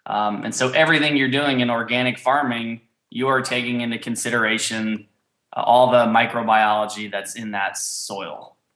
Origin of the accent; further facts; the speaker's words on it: Connecticut, United States; I grew up in Connecticut and my family had 2.5 acres of vegetables.